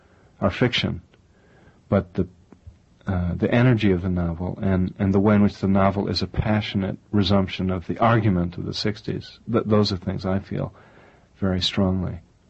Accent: Chicago, Illinois, United States; born there; I was born in Chicago, but like Michael McGuire, the main character of Prince of Peace, I was born into an intensely Irish Catholic family

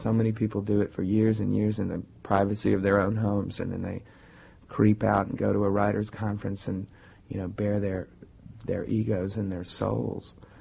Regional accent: Midwest, United States; also born or lived in South; I grew up in the Midwest and all over the place, so I have kind of an outsider's viewpoint of being a Southerner. I was a Yankee before I was a Southerner, really.

